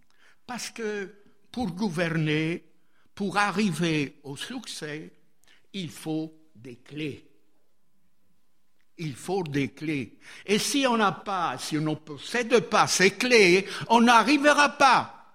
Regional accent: Italy; Moi, je ne vote pas, je suis italien.

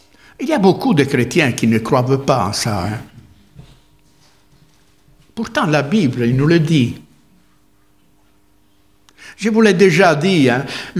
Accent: Italy; Je suis italien, moi. Je suis italien ici-bas

